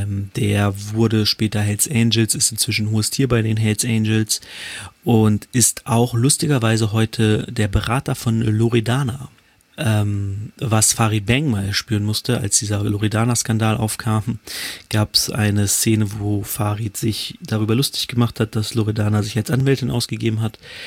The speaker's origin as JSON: {"language": "German", "town": "Hanover", "region": "Lower Saxony", "country": "Germany", "said": "Ich komme ja aus Hannover"}